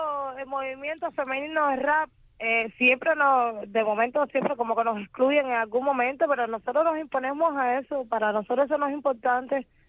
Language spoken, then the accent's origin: Spanish; Havana, Cuba; la mayoría somos de aquí, de La Habana